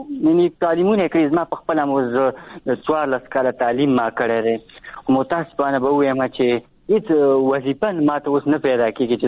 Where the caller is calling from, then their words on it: Achin, Nangarhar, Afghanistan; در سره تماس کیم د ننګرهار ولایت اچینو لسوالینه.